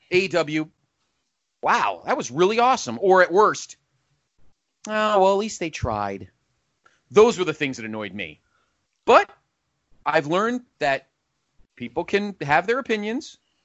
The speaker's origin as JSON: {"language": "English", "town": "Hog Mountain", "region": "Georgia", "country": "United States", "said": "I'm from Hog Mountain, whatever."}